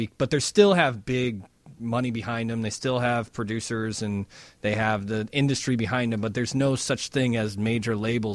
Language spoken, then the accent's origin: English; Chicago, Illinois, United States; And I was very proud as a fan and as a Chicagoan to watch him break through like that.